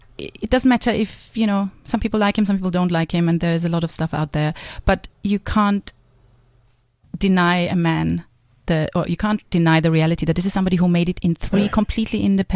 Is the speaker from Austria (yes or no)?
yes; Graz, Styria, Austria; English is a second language; From Graz in Austria, yeah.